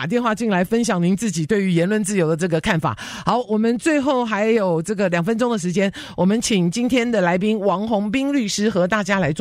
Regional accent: Taiwan; moved away; 因为我从台湾来的时候，以前学校的东西都是有正确答案的。

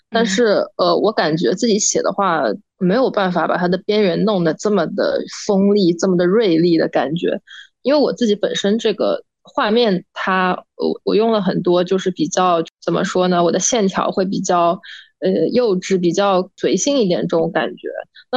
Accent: Jiangnan, China; now in New York, United States; 我是江南人士，我们那边就是很潮湿，然后很阴冷

